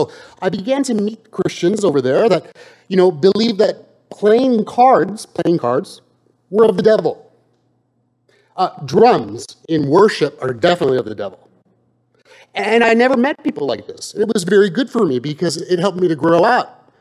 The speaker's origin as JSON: {"language": "English", "town": "Huntington Beach", "region": "California", "country": "United States", "tie": "born or raised there", "also_born_or_lived": "England", "said": "at one point in my life, I lived in England, and I came from Huntington Beach. I'm born and raised here, and so I was very much naive to a lot of the world."}